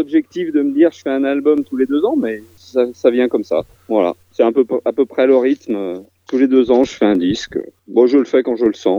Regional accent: Auvergne-Rhône-Alpes, France; now in Le Puy-en-Velay, France; on n'est pas loin de Saint-Étienne. Enfin, moi, j'habite au Puy-en-Velay, qui est en Haute-Loire, et je suis originaire de la Loire, qui est juste à côté, hein, qui est le département à côté. Et voilà, mais j'ai migré en Haute-Loire, au Puy-en-Velay.

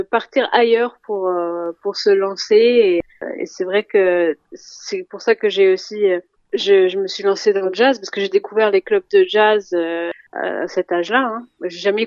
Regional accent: France; Bon, par contre, j'ai grandi en France, mais l'idée d'écrire en français, ça me paraissait impossible, beaucoup trop difficile.

